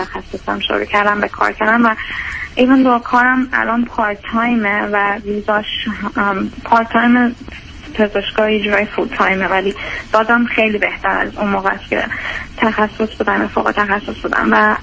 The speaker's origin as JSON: {"language": "Persian", "country": "Iran", "moved": "as an adult", "lives_now": "New York, United States", "said": "من بعد از دیپلم از ایران اومدم بیرون"}